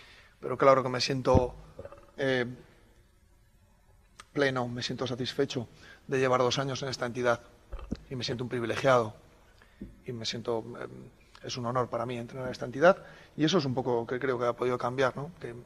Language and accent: Spanish; Soria, Castile and León, Spain; Yo soy de Soria, llevo 20 y tantos años viviendo en Soria.